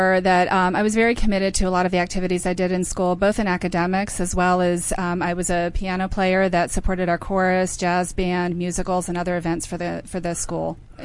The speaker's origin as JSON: {"language": "English", "town": "Pittsburgh", "region": "Pennsylvania", "country": "United States", "said": "I'm from Pittsburgh, Pennsylvania."}